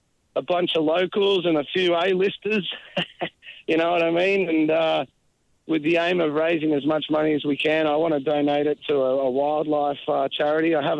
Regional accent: Bathurst, New South Wales, Australia; I'm from Sydney, but west of there, I grew up in a place called Bathurst

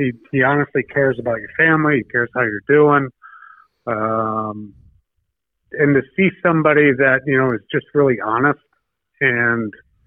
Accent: Pennsylvania, United States; now in Rhode Island, United States; You know, God, hey, look, I'm from Pennsylvania. You know, I live in Rhode Island now

